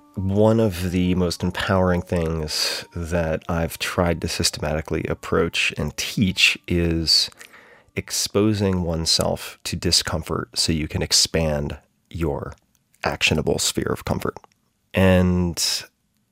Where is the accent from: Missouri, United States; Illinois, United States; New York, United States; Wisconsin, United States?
New York, United States; I grew up on Long Island, right next to the water.